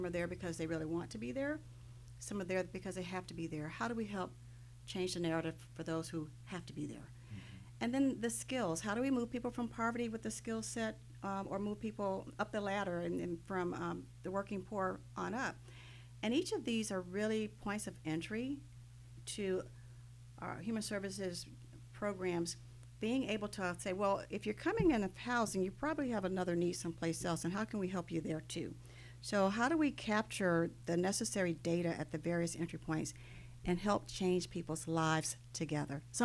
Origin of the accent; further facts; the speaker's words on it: Miami, Florida, United States; I will admit that I came here kicking and screaming because I grew up in Miami